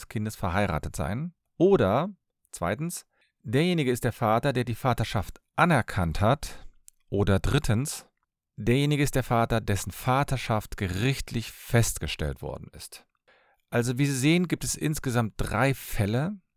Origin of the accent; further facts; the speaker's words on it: Cologne, North Rhine-Westphalia, Germany; Ich komme aus Köln und bin Fachanwalt für Familienrecht.